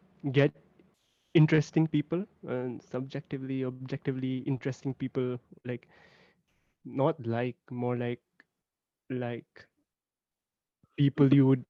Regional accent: Delhi, India; born there; And I'm like, bro, I was born in Delhi.

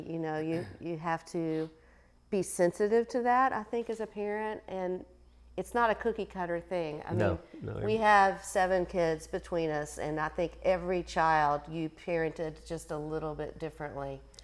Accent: Kentucky, United States; Yeah, I grew up in Western Kentucky, so it's a smaller town, or was a smaller town.

